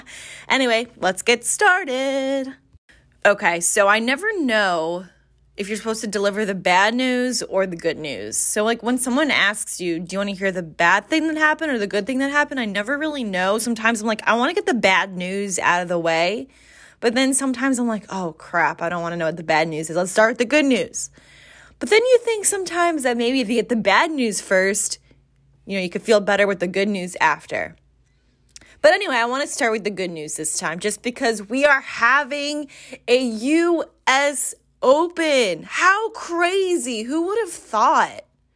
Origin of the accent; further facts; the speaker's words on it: New York, United States; and especially as a New Yorker, I know this, the fans are rowdy.